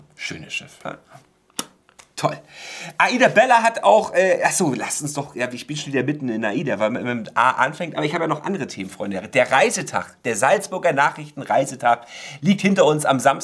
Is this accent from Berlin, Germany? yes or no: no; Warnemünde, Mecklenburg-Vorpommern, Germany; die Taufe war in Warnemünde, in meinem Heimatort.